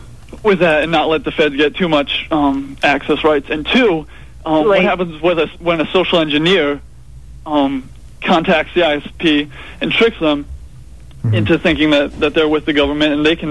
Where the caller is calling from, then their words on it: New York, United States; Upstate New York.